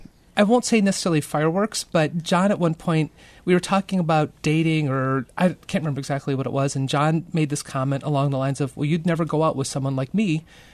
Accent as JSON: {"language": "English", "region": "Ohio", "country": "United States", "tie": "born or raised there", "said": "Correct. Born and raised in Ohio."}